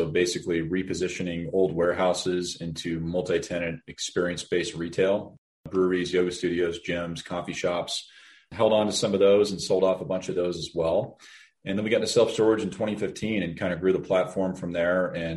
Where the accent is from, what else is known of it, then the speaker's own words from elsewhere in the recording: Denver, Colorado, United States; Yeah, born and raised in Denver.